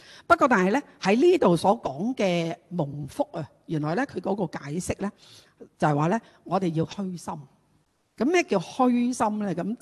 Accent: China; 其實我哋中國人咧好叻㗎

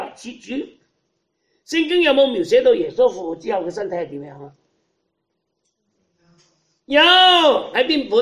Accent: China; 因为我们中国人将灵和魂混为一谈

